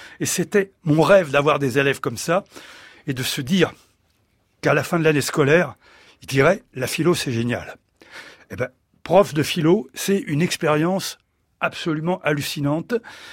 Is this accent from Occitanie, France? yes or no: yes; Montpellier, Occitanie, France; Mais ma jeunesse montpelliéraine, j'ai vécu quand même environ 44 ans à Montpellier, les deux tiers de ma vie, ça a été un moment prodigieux.